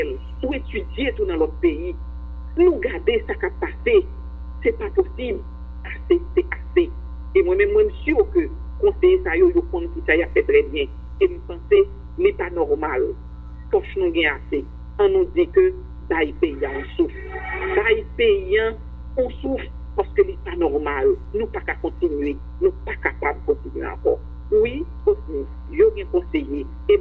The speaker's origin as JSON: {"language": "French", "country": "Haiti", "said": "oui, je suis haïtien"}